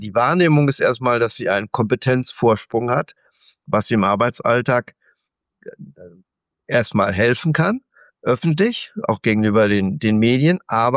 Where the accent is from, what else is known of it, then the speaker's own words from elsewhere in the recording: North Rhine-Westphalia, Germany; sie ist eben eine Westfälin, ne? Insofern Landsmännin von mir